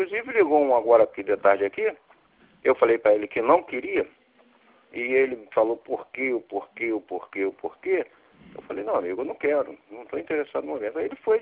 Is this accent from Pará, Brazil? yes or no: no; Rio de Janeiro, Brazil; Eu sou de Realengo.